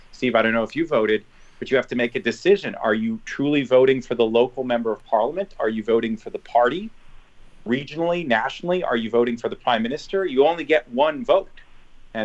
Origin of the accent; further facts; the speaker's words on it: Montreal, Quebec, Canada; And so SNC-Lavalin, which is a major employer in Montreal, my hometown, it's a major engineering firm.